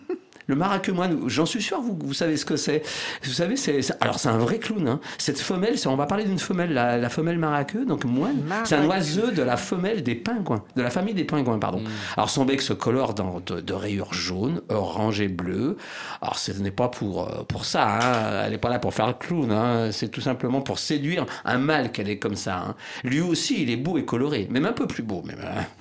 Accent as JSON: {"language": "French", "country": "France", "said": "Eh ouais, chez nous, en France."}